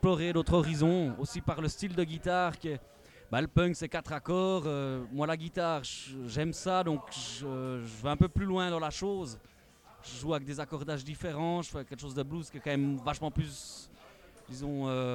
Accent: Jura, Switzerland; je suis originaire du Jura suisse, donc dans les franches montagnes, région de montagne.

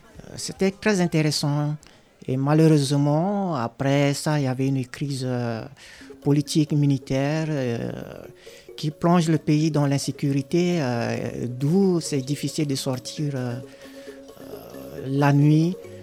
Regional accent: Central African Republic; si je veux quitter mon pays d'origine, par exemple pour moi, de Centrafrique, pour la France

